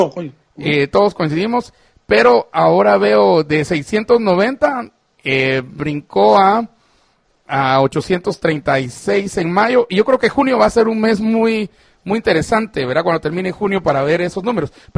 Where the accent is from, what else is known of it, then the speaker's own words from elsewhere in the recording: Chimaltenango, Guatemala; Y voy a ver el mercado de mi pueblo en Chimaltenango.